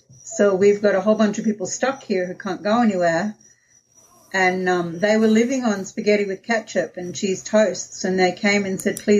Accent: Tasmania, Australia; born there; So I was born in Tasmania, and during that time, my father was in Vietnam with the Australian military.

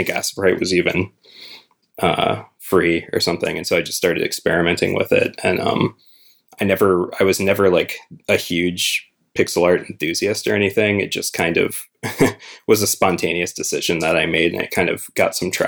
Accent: Norco, Louisiana, United States; Yeah, so I'm from Louisiana. I grew up in Norco, Louisiana, which is a small, very industrialized town about 25 minutes upriver from New Orleans.

